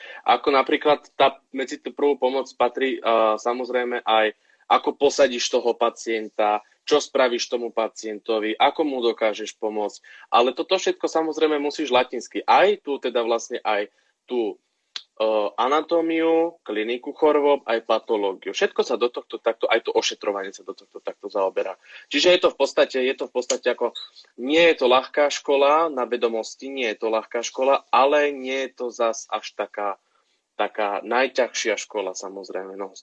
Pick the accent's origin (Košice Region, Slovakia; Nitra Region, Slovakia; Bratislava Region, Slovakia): Nitra Region, Slovakia; Zlaté Moravce; Prvé kolo som robil v Kyzerovciach, u nás v Zlatých Moravciach.